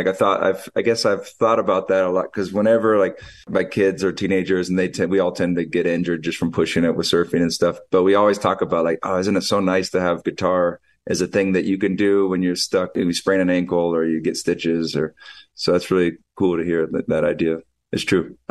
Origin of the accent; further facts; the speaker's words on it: Hawaii, United States; also born or lived in California; I'm right at my house growing up in Hawaii.